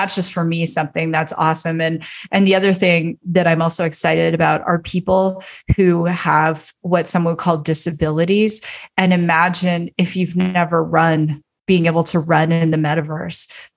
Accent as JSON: {"language": "English", "country": "Canada", "said": "I'm originally from Canada"}